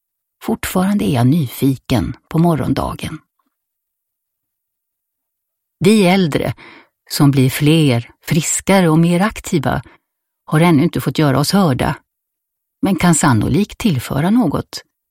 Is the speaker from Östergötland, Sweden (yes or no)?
no; Stockholm, Stockholm County, Sweden; Jag är född i Stockholm och har bott där större delen av mitt liv. Min ungdomsmiljö var borgerlig. Jag gick i flickskola i Stockholm och tog studenten i Göteborg 1943.